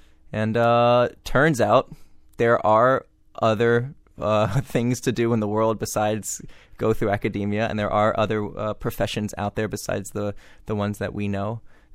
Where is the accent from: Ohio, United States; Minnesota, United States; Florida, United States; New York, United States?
Florida, United States; Miami; I grew up here in Miami in the suburbs